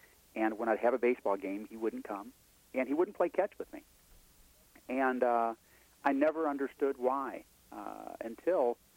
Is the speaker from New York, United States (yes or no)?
no; Kankakee, Illinois, United States; I grew up in Kankakee, Illinois, with a wonderful mother and father, but with a father who was a bread truck driver.